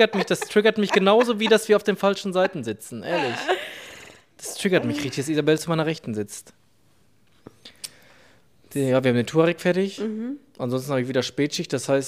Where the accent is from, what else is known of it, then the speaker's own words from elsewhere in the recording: North Rhine-Westphalia, Germany; wir kommen aus dem